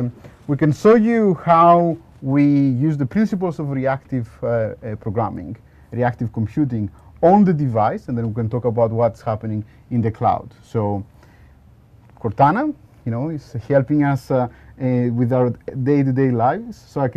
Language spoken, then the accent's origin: English; Greece; accent: Greek; English is a second language; it didn't fully understand my strong Greek accent